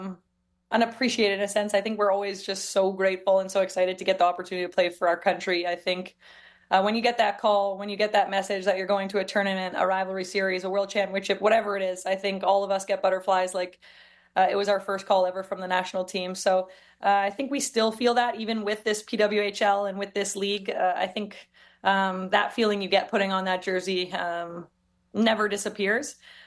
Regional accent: Toronto, Ontario, Canada; When I was growing up in Toronto, I didn't see it.

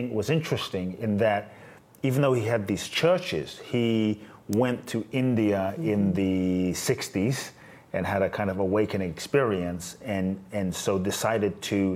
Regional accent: London, United Kingdom; moved away as an adult; now in United States; my father's from Ghana. Uh-huh. My mother's Japanese. I grew up in London, and since 18, I've been in the U.S. So kind of over half my life now.

